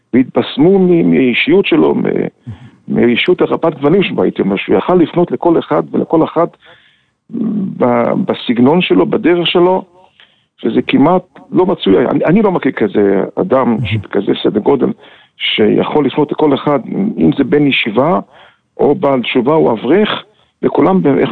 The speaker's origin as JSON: {"language": "Hebrew", "town": "Safed", "region": "Northern District", "country": "Israel", "tie": "born or raised there", "said": "שהייתי נער, צעיר, וצפת פשטה צורה מאז ולבשה צורה מאז, ואינה דומה עיר של היום לאי של אז. אני עושה בתור ילד, בתור נער, שהמלך הגיע לצפת"}